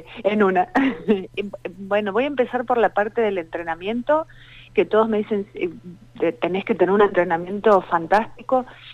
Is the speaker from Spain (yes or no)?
no; Villa María, Córdoba, Argentina; moved away; soy de Córdoba, de Villa María. Hace 24 años que estoy acá, 24, 25 años.